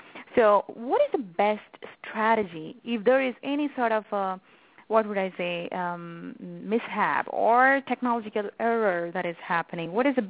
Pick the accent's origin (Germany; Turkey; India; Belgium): India; now in United States; So I'm basically coming from India